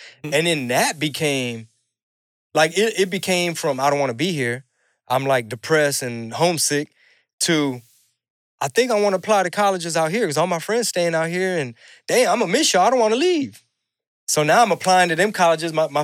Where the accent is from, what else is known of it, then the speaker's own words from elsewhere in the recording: Southeast, United States; Where I grew up on the Southeast, I wasn't around, it was just minorities.